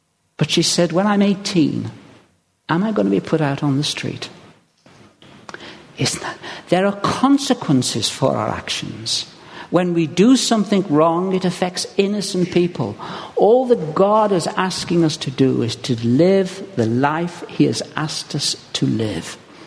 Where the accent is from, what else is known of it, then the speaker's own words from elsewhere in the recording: Stone, West Midlands, United Kingdom; born there; I was born in Stone, Staffordshire.